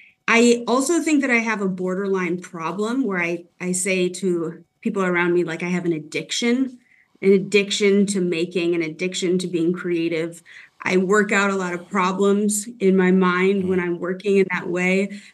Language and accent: English; Rockford, Illinois, United States; also born or lived in Wisconsin; I grew up in the Rockford area. I also grew up for a little while in Wisconsin.